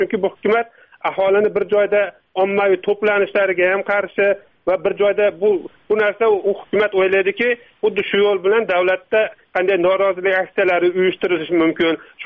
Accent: Andijan, Andijan Region, Uzbekistan; now in Tashkent, Uzbekistan; Yo'q, men Andijondanman.

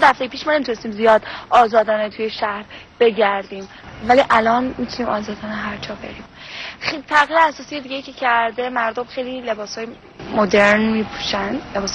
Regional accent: Iran; ما تو ایران همه جور آدم داریم. اما یادم وقتی بچه بودیم

